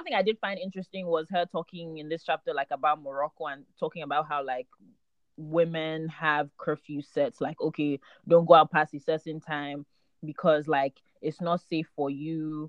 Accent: Nigeria; growing up in Nigeria, I know so many women, aunties, uncles, mothers.

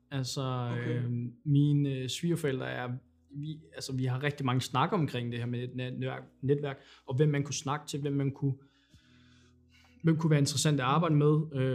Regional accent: Næstved, Zealand, Denmark; Altså det der med, at igen, sådan i Næstved, hvor jeg kommer fra

